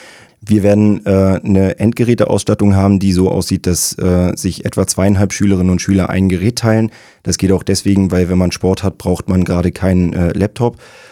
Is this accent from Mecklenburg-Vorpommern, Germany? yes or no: yes; Rostock, Mecklenburg-Vorpommern, Germany; Ich bin als Rostocker Jung total interessiert daran, dass möglichst viele Leute in der Lage sind, platt zu schnacken.